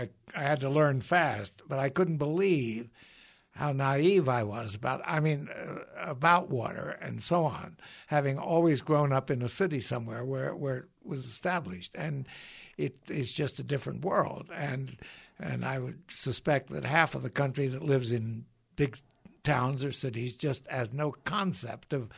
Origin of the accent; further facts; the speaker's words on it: New York City, New York, United States; as you know, I came from New York City, and I came out here